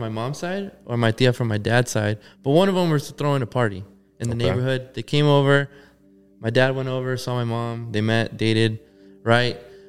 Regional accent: Riverside, California, United States; Yeah, so born and raised in Riverside, so not too far away from you.

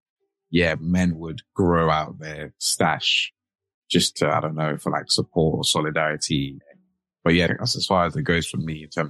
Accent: London, United Kingdom; I'm in my late 20s. I'm from London. I was born and raised in London.

